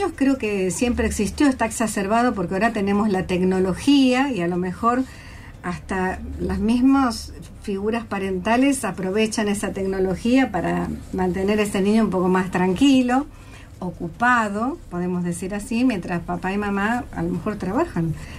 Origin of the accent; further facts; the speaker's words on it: Buenos Aires, Argentina; Yo vengo de la ciudad de Buenos Aires